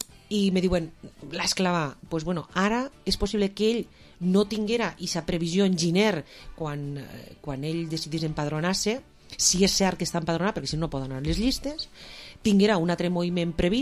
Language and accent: Catalan; Valencian Community, Spain; I jo, com a valenciana, em sent... pues no sé, incomodar